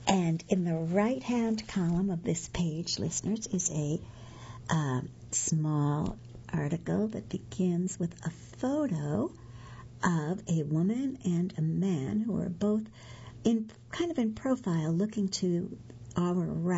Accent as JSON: {"language": "English", "town": "Memphis", "region": "Tennessee", "country": "United States", "tie": "born or raised there", "said": "to speak to the Memphis Garden Club at the Dixon Gallery and Gardens, one of the crown jewels of my hometown."}